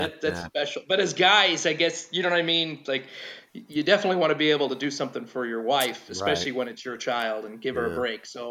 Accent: Pittsburgh, Pennsylvania, United States; which is only a few hour drive from where my parents live and where I grew up in Pittsburgh.

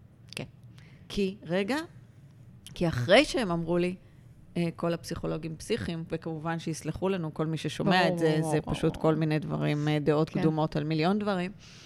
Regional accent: Ramat Gan, Tel Aviv District, Israel; also born or lived in Petah Tikva; ממש נולדתי בבית חולים השרון בפתח תקווה, להורים שגרו בפתח תקווה, ולדעתי מהר מאוד עברנו לגור ברעננה, לא ברעננה, סליחה, ברמת גן, ואני תמיד מוסיפה שכל העיראקים גרים ברמת גן, כי אבא שלי נולד בעיראק, אמא שלי נולדה ליד ציביר.

